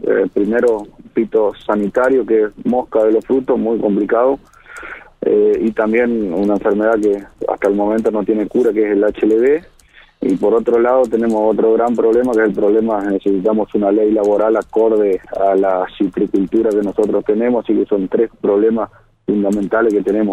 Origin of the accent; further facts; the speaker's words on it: Chajarí, Entre Ríos, Argentina; No, yo soy de Chajarí, Departamento Federación.